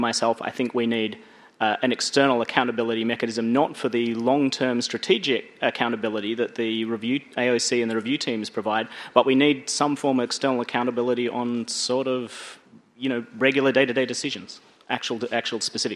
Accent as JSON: {"language": "English", "region": "Western Australia", "country": "Australia", "said": "I'm from Western Australia where all the swans are black"}